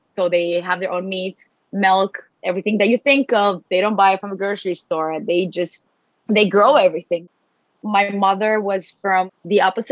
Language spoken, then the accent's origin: English; Romania; A lot of our teachers from my school were American.